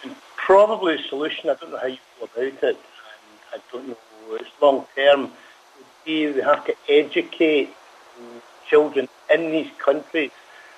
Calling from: Netherlands; Okay, this is … in Holland.

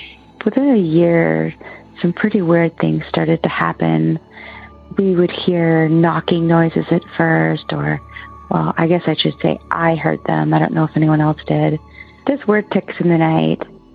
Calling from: Oregon, United States; I'm calling from Oregon.

